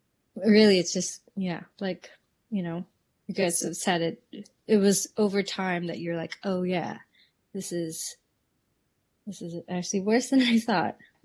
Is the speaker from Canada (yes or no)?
yes; Calgary, Alberta, Canada; friends that I grew up with in Calgary don't have the same exposure